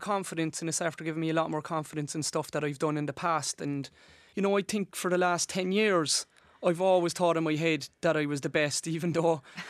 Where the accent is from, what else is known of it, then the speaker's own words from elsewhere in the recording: Cork, Munster, Ireland; And Cork people, you know, I'm from Cork, and Cork are very, very supportive of their successful sports people.